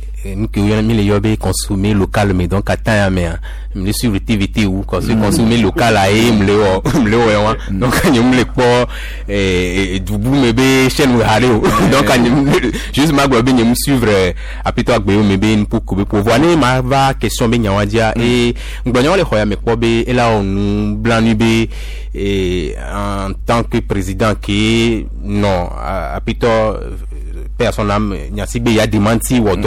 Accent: Togo; je parle en tant que Togolais

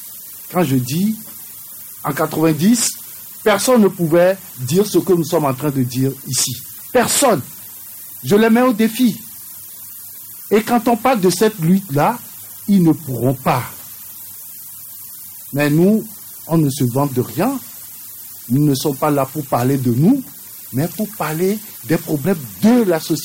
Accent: Togo; Mais que nous-mêmes, en tant que Togolais

